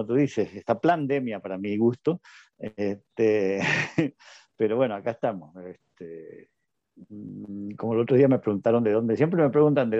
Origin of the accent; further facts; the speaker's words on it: Argentina; born there; nací en Argentina, estudié psicología, estudiaba psicología.